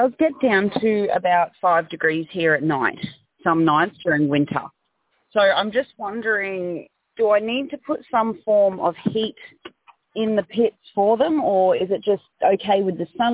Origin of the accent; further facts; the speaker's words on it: Mackay, Queensland, Australia; So I'm from Mackay. I'm from Mackay.